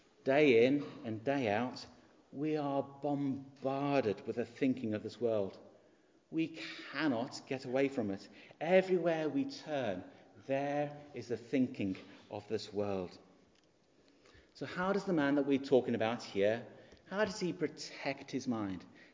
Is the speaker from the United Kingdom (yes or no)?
yes; United Kingdom; And most of us, being very British, want to be very polite.